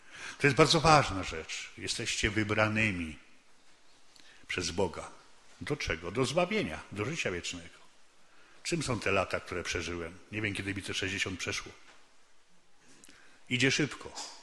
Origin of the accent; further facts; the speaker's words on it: Czarny Dunajec, Lesser Poland, Poland; Ja pochodzę tu z tych stron, trochę bardziej w stronę Nowego Targu, Czarnego Dunajca. Tam się urodziłem.